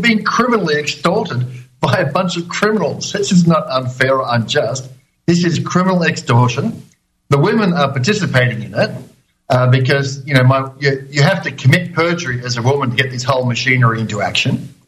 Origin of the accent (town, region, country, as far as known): Australia; moved away as an adult; now in Ireland